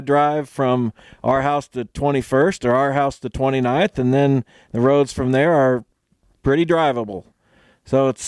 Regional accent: Sexsmith, Alberta, Canada; this isn't cold to me because I'm from Sexsmith, Alberta.

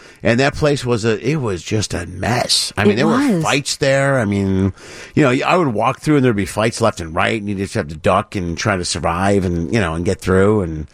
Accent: Chicago, Illinois, United States; And even though we grew up on the South Side, which is weird, we grew up right in really 34th and Bell. We were real close to the park.

